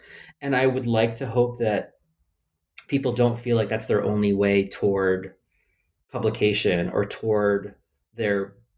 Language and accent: English; Philippines; being undocumented, being queer, being Filipino, et cetera.